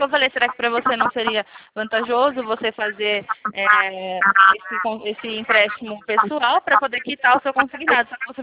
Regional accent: São Roque, São Paulo, Brazil; Eu sou daqui de São Roque, de São Paulo. Eu sou aqui do interior

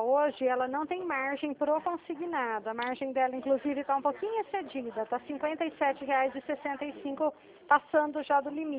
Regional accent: Dracena, São Paulo, Brazil; Eu sou do estado de São Paulo. Eu sou da cidade de Dracena.

